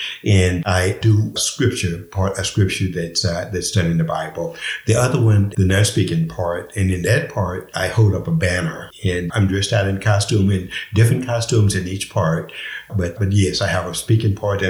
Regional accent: Crockett, United States; Well, I grew up in Crockett, so I am. This is home for me.

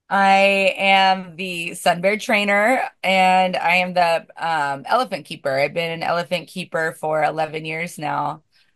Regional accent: United States; I don't know Celsius because I'm American, but it's 80

